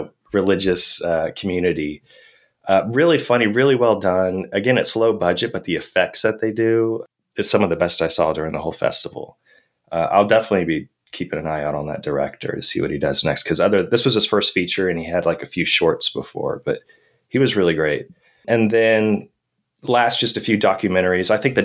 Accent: Harlingen, Texas, United States; So I'm from the Rio Grande Valley.

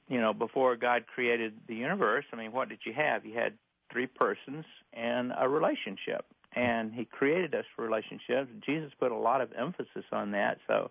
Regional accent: Alabama, United States; now in Boise, United States; I've checked this out because I'm from East Alabama, and that's about the friendliest place on earth.

